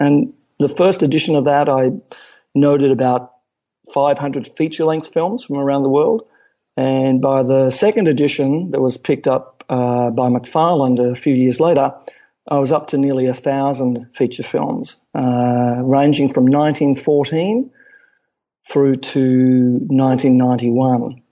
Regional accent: Melbourne, Victoria, Australia; Well, I was born in Melbourne, Australia in 1959

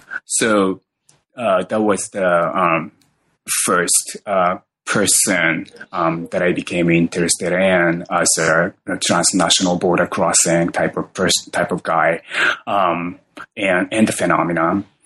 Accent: Tokyo, Japan; So I was born in Japan, Tokyo, and I grew up in Tokyo, and I went to a graduate school in New York

